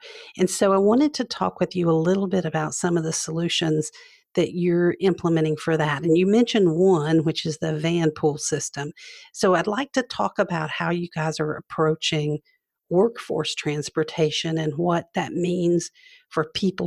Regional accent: Greenville, South Carolina, United States; I know that the Midlands in Columbia has some of the same challenges that we have in my hometown of Greenville and Nicole's home of Greenville

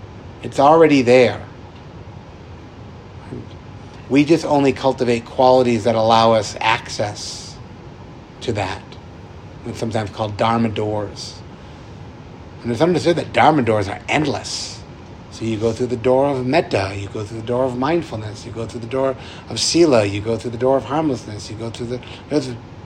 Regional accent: New England, United States; Like, I'm from New England, and I love New England maple syrup.

